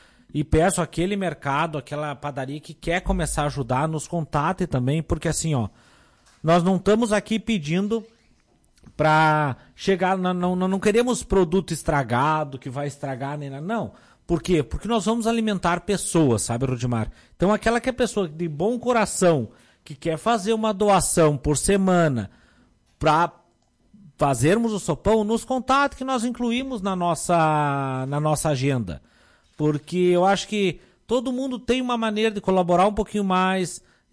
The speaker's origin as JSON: {"language": "Portuguese", "town": "Bom Jesus", "region": "Rio Grande do Sul", "country": "Brazil", "lives_now": "Lagoa Vermelha, Brazil", "said": "Eu sou de Bom Jesus, faz 18 anos que moro em Lagoa Vermelha, mas Lagoa Vermelha me recebeu como filho dessa terra."}